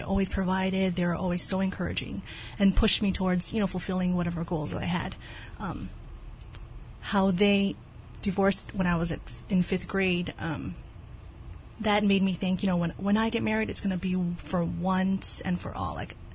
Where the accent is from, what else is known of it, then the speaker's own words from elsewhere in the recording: Waipahu, Hawaii, United States; also born or lived in Guam; So I'm from Waipahu. My dad was actually in the Navy, and so I was born in Guam because that's where we were stationed at the time. And so we moved back here to Hawaii